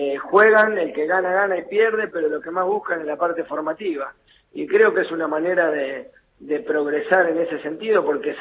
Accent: Argentina

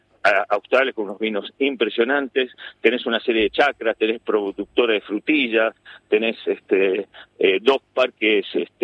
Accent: Bariloche, Río Negro, Argentina; also born or lived in northern Argentina; Criado en Bariloche y viví mucho tiempo incluso en el norte argentino y en el exterior. Y volviendo, ya decidiendo, tengo 62 años, ya volviendo al sur, después de vivir en el norte del país, encontré un Bariloche muy crecido

